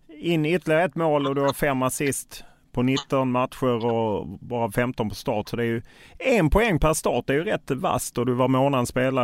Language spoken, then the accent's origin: Swedish; Lund, Skåne, Sweden; Jag är själv från Lund och precis som Uppsala universitetsstad